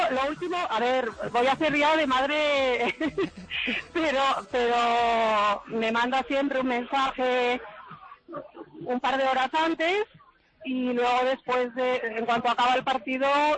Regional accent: Spain; me siento española como mi hijo. Al margen de política, es la bandera de nuestro país.

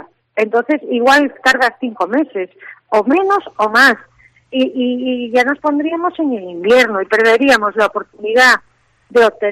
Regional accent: Marín, Galicia, Spain; es muy triste como ciudadana española

